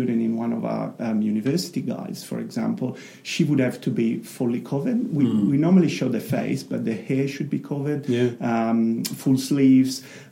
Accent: Parma, Emilia-Romagna, Italy; English is a second language; also born or lived in Milan; I was born in Milan and grew up in Parma

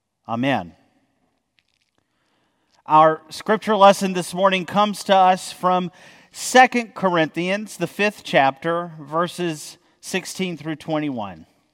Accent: North Carolina, United States; Most of this journey goes through North Carolina, my home state.

